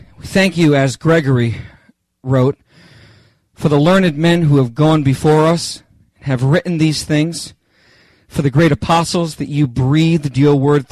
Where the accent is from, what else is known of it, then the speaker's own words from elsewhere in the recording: Canada; By the way, I'm no longer calling myself French Canadian. I'm just Canadian.